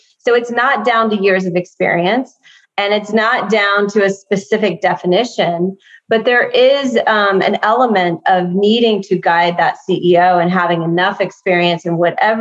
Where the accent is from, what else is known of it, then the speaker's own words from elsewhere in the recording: Texas, United States; also born or lived in New Orleans; And I was born in New Orleans. I was raised in Texas and I've worked my whole life.